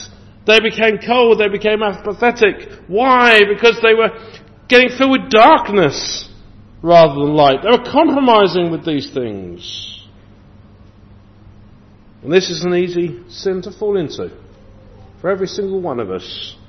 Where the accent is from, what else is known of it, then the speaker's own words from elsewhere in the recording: England, United Kingdom; Now, I'm an Englishman